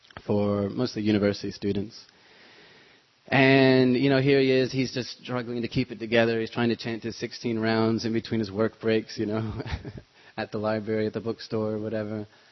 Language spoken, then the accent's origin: English; California, United States; living in the Bay Area, I come from the Bay Area as well